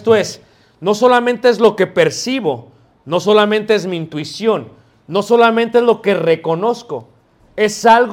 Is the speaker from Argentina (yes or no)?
no; Chicago, Illinois, United States; Y yo vengo de Chicago y sé manejar nieve.